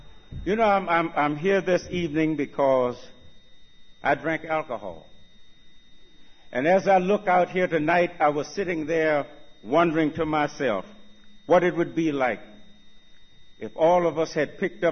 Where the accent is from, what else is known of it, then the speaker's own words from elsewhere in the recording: Virginia, United States; I was born and raised in Virginia. And I had an uncle who was the town drunk.